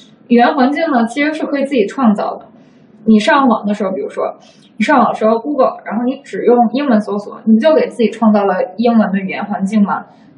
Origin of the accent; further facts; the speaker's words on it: China; 我说我是中国人。他说你听起来可不像，他说你骗我吧。其实我从来都没有出国留学过，但是连交换的经历都没有。